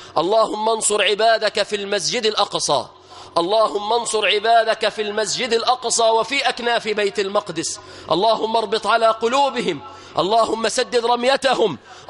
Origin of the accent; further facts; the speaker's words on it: Egypt; بلادنا مصر